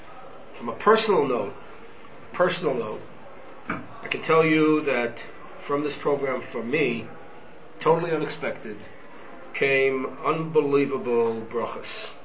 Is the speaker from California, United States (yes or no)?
yes; California, United States; I'm here from California visiting my son here in Ramat Beit Shemesh